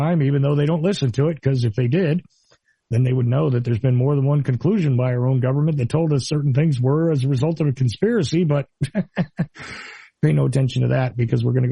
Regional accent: New Jersey, United States; Because I grew up in New Jersey.

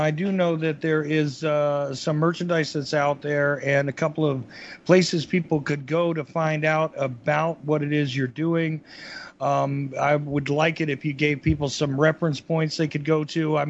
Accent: Northeast, United States; I grew up in the Northeast, so it was, you know, McMahon territory.

